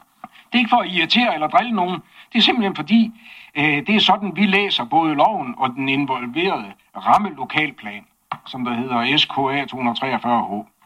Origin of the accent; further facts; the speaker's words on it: Skagen, North Denmark Region, Denmark; Jeg vil gerne tillade mig at starte med nogle lidt personlige betragtninger som indfødt skagbo.